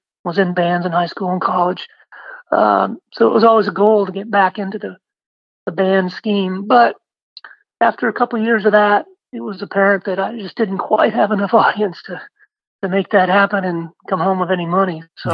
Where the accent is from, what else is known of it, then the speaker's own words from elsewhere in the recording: Maine, United States; And I'm sure when he found out I was from Maine, that spurred on his interest in me a little bit. Those Maine guys like to stick together, you know.